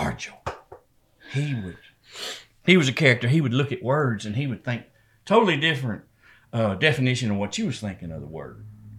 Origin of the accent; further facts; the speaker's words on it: Texas, United States; septic tanks have been a big part of my life living in the country. We're from East Texas, out in the country.